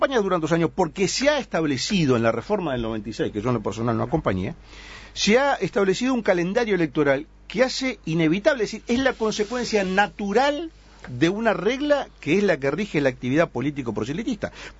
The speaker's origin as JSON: {"language": "Spanish", "country": "Uruguay"}